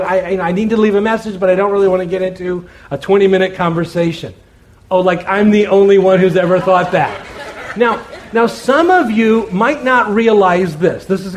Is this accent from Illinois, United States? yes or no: no; Miami, Florida, United States; And I remember we grew up in Miami, Florida, and I remember it was so exciting because we were one of the last people on our block to actually get air conditioning put into our house.